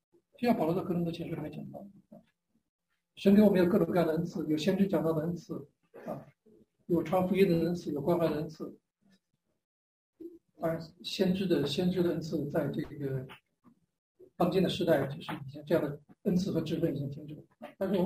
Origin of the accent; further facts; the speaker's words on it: China; 像我们以前从小在中国这样的环境